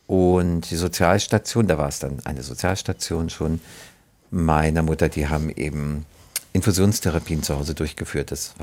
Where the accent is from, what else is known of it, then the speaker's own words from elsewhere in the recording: Berlin, Germany; Also geboren bin ich in Reinickendorf und dann habe ich teilweise im Wannsee gewohnt, später ganz, ganz, ganz lange in Kreuzberg und jetzt seit ein paar Jahren in Charlottenburg.